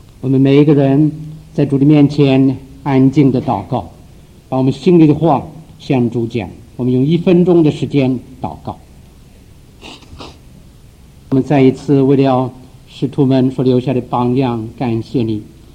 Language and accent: Chinese; China; 我们中国人不容易合作，中国人不容易手拉手来为主努力。